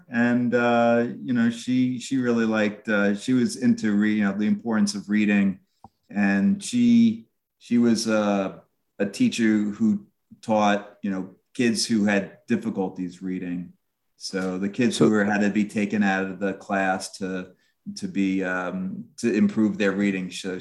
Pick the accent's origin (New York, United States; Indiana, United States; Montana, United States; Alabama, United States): New York, United States; despite the fact that I grew up on Long Island, I was a big New York Yankee fan.